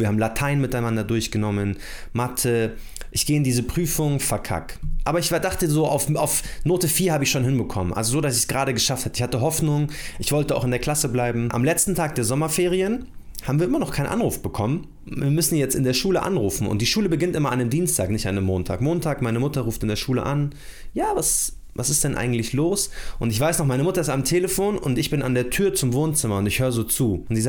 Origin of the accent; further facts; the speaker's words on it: Munich, Bavaria, Germany; Ich bin in München Leim erst aufgewachsen und dann nach Großhadern gezogen. Leim ist so normal, Mittelschicht und Hadern ist schon so Oberschicht, aber hat so ein paar so Ghetto-Straßen, Gordini-Straße.